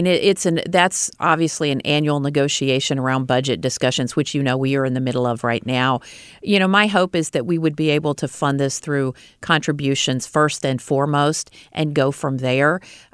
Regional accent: Virginia, United States; I grew up participating in Southwest Virginia on the Great Boycott.

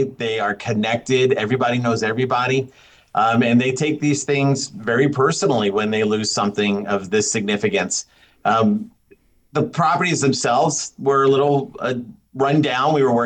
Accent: San Jose, California, United States; also born or lived in East Coast; I was a transplant from the East Coast. My dad worked for IBM. I grew up in South San Jose.

